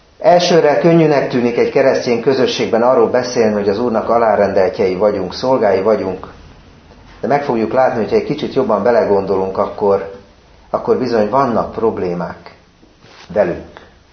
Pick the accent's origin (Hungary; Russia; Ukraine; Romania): Hungary; Budapest; Belvárosban, Budapest belvárosában nőttem föl egy nagy társasházban